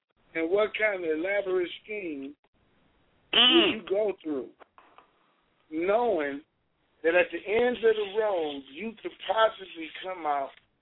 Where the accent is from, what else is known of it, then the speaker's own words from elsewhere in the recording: Puerto Rico; born there; I am a proud member of the Puerto Rican community. I was born in Puerto Rico